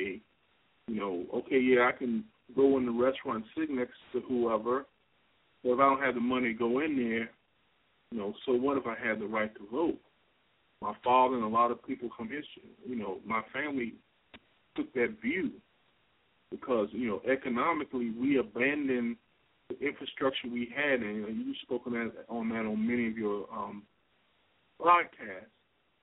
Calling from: Virginia, United States; I'm calling from Northern Virginia.

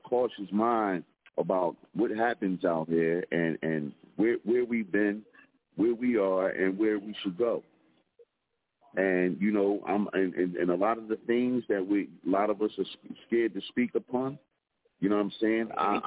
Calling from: Philadelphia, Pennsylvania, United States; Calling from the street of Philadelphia.

